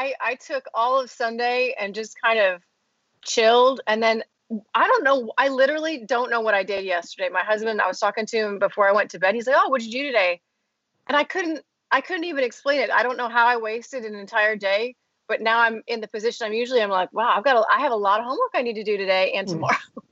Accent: Midwest, United States; I mean, I'm from the Midwest.

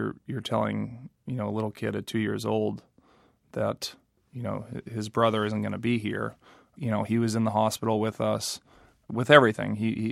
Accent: Milton, Massachusetts, United States; I grew up in Milton, Mass.

